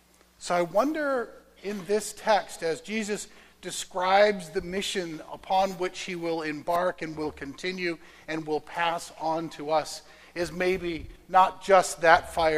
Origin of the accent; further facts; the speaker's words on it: Arizona, United States; I grew up in Arizona where sun is a thing.